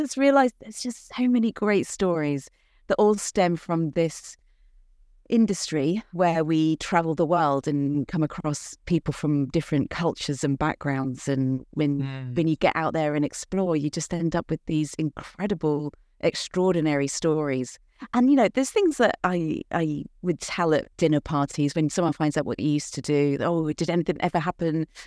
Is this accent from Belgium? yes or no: no; United Kingdom; moved away as an adult; now in Seattle, United States; I'm a British expat living in Seattle in the USA. I used to be a flight attendant for 14 years back in the UK